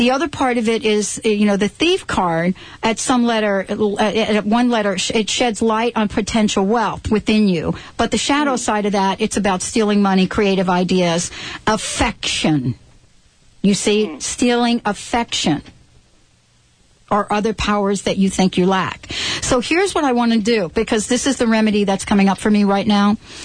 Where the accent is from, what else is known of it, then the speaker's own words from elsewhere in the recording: East Coast, United States; And, you know, I come from the East Coast.